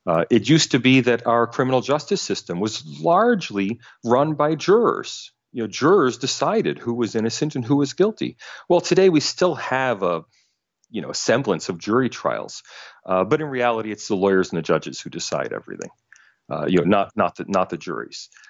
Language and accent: English; United States; now in Australia; You know, I'm American, mm-hmm, but I mm-hmm. teach at the University of Sydney.